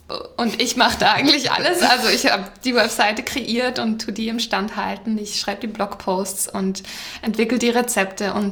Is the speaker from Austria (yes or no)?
no; Switzerland; accent: Swiss German; Ich verstecke das immer den Schweizer Dialekt.